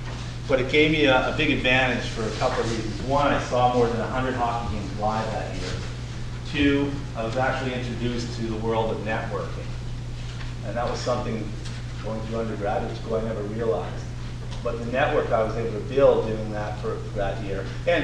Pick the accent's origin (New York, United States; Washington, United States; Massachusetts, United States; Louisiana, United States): Massachusetts, United States; Boston; Just as a matter of background again, I grew up in Boston, born there, grew up there, played hockey all through high school, played hockey at Boston College.